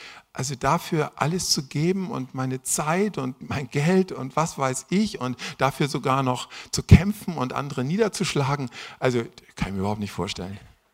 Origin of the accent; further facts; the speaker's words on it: Northern Germany, Germany; Ich komme ja aus dem Norden und so.